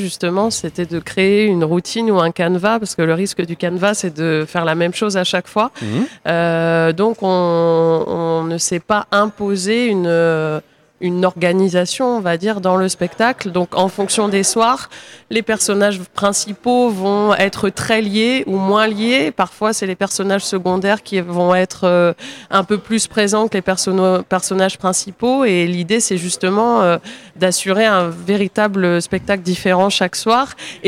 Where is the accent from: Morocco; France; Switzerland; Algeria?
France; Marseille, Provence-Alpes-Côte d'Azur; Si, ça a du bon. Je suis Marseillaise.